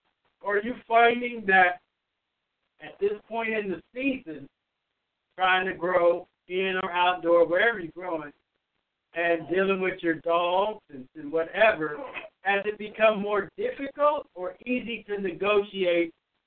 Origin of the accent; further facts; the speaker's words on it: Alabama, United States; Well, GRX, I'm sorry to inform you late, but we are from Bama.